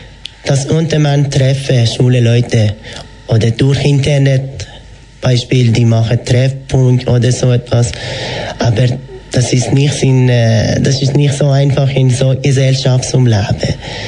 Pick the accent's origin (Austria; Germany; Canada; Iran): Iran; German is a second language; Jawohl, das ist mein Heimatland.